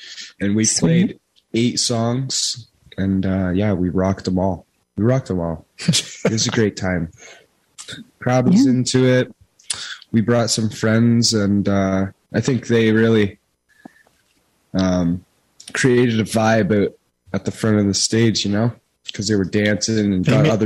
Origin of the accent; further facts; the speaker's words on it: Watertown, Ontario, Canada; I grew up in Watertown, actually.